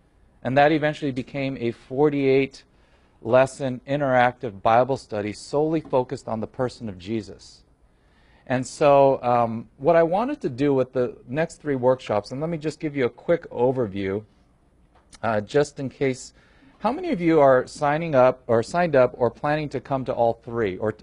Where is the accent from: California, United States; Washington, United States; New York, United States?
California, United States; I'm from Southern California, and I said, "This is how they do parking brakes in Ohio."